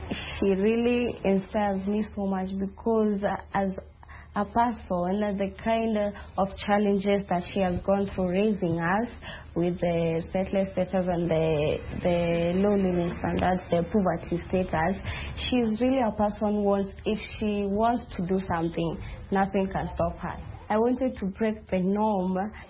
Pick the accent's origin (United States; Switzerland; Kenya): Kenya; I'm 20 years old right now, and I come from the Stifle Shona community in Kenya.